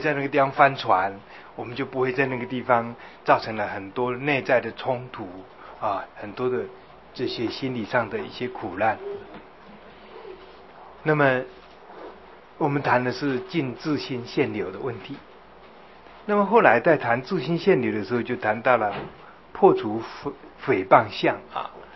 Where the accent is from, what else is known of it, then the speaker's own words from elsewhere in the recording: China; 我们中国人，中国的一个文化里头讲立功、立德、立言哈